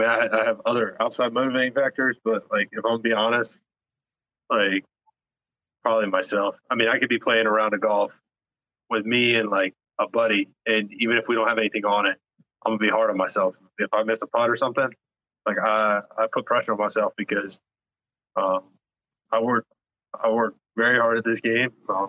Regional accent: the Carolinas, United States; And then growing up in the Carolinas, I'm a Panthers fan for NFL.

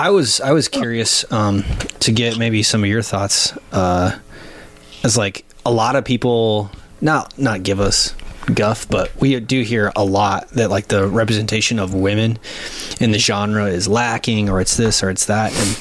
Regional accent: Iowa, United States; Yeah, growing up in Iowa, that was not something you.

